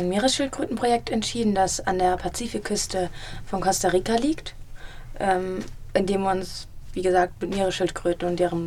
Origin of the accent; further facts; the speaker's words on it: Kiel, Schleswig-Holstein, Germany; ich bin auch 19 Jahre und komme auch aus Kiel.